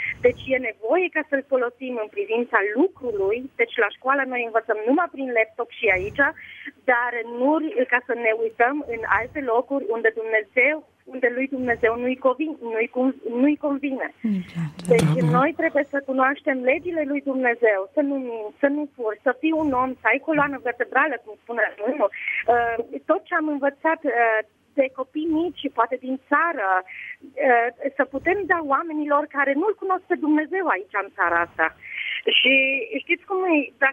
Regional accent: Mediaș, Sibiu County, Romania; și vin din România. Am fost crescută la Mediaș. M-am căsătorit în 88 în Arad. L-am cunoscut pe Dumnezeu când aveam 15 ani.

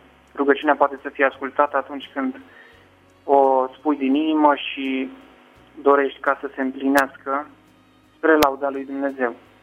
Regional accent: Giurgiu, Giurgiu County, Romania; în cadrul bisericii din Giurgiu, de unde sunt eu

